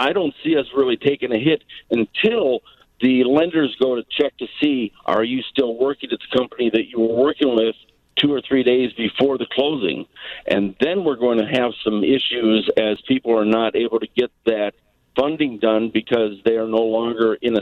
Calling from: Kenosha, Wisconsin, United States; I'm calling from Kenosha, Wisconsin.

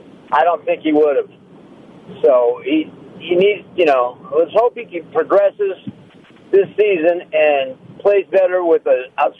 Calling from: Lemoore, California, United States; from Lemoore.

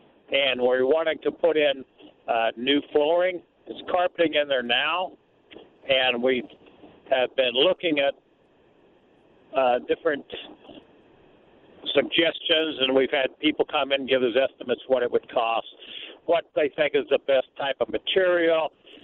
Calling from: Park Ridge, Illinois, United States; Park Ridge.

